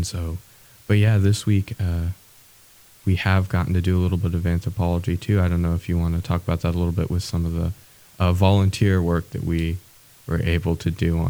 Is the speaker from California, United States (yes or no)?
no; Fairbanks, Alaska, United States; Because, you know, growing up in Fairbanks, they talk a lot about the history of the town and stuff